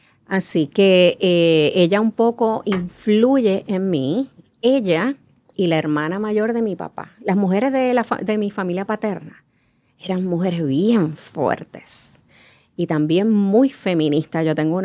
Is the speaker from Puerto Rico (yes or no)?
yes; Mayagüez, Puerto Rico; Yo soy natural de Mayagüez. Mi papá es natural de Cabo Rojo y mi mamá de Aguada, así que soy del oeste.